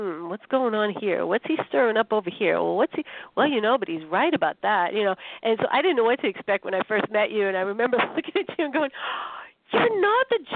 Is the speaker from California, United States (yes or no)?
no; Boston, Massachusetts, United States; it's just my Yankee way, sorry, you know, Patriots fan, I'm from Boston, and that ain't going away, people